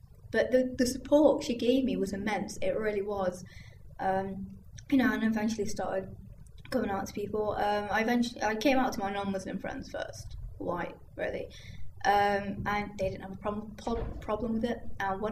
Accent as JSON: {"language": "English", "town": "Nottingham", "region": "East Midlands", "country": "United Kingdom", "said": "I'm originally from Nottingham, so I haven't come too far off. My parents were born in Pakistan, I was born in England. At the moment, I'm living on campus"}